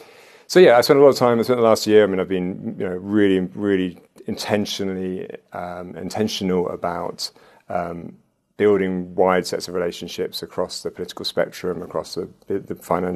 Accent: United Kingdom; I'm a foreigner and I'm British

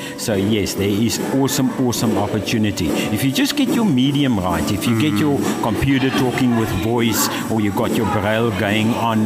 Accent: Cape Town, Western Cape, South Africa; But I was in Cape Town because I'm coming from Cape Town. I'm all the way from Cape Town

